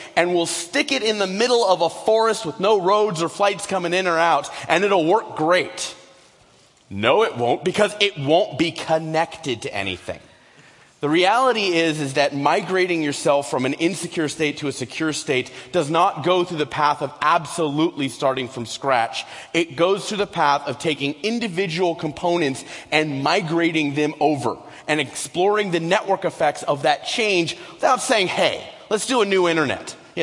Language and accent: English; United States; Look, I'm an American, and I'm out here in Germany.